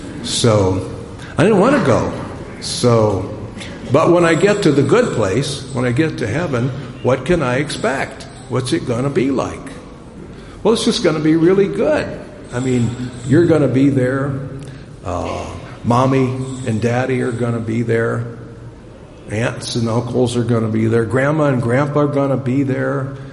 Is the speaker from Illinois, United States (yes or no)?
yes; Chicago, Illinois, United States; I grew up in Chicago. It's very cold.